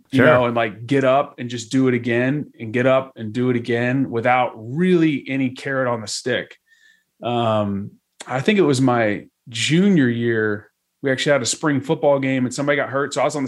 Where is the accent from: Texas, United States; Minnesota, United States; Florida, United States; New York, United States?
Texas, United States; Dallas; Yeah, I'm from Dallas, Texas, originally. Homegrown there.